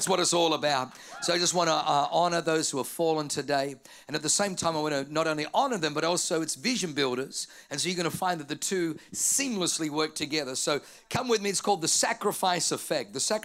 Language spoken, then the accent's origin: English; Australia; also born or lived in Germany / New Zealand; now in United States; I was born in Europe. I was born in Germany. I grew up in Australia. I've lived in New Zealand. I get to travel quite a bit throughout Asia, throughout Europe, throughout Africa. And now I live in America.